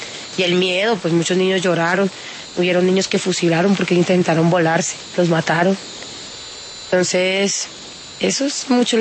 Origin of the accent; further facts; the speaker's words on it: Barrancabermeja, Santander, Colombia; Yo soy de Barranca Bermeja, Santander